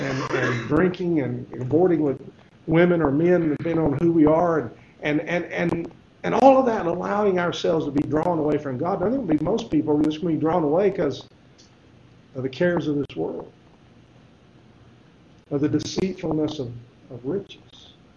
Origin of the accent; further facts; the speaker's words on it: Texas, United States; I grew up in West Texas. I was used to tornadoes and wind storms and hail storms.